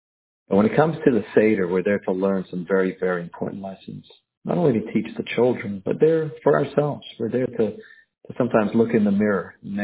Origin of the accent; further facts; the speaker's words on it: South Africa; now in United States; I remember growing up in South Africa, we used to eat parsley. Somehow when we came to America, the parsley changed to a potato.